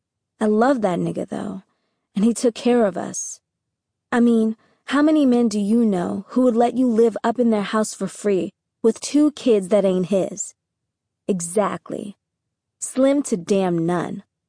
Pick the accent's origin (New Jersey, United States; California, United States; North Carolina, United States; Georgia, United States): Georgia, United States; I was damn near ready to rep New York instead of Georgia as my home state. Now, I was a GA peach through and through, and I'd never turn my back on Hotlanta.